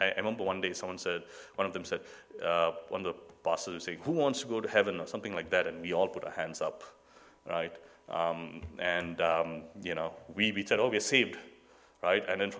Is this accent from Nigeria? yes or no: yes; Nigeria; I grew up in Nigeria for most of my life. I was born and brought up there.